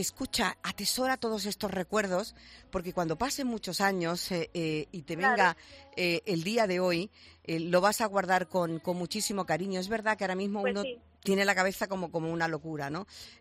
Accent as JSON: {"language": "Spanish", "town": "Seville", "region": "Andalusia", "country": "Spain", "said": "a veces cuando decimos que somos de Sevilla"}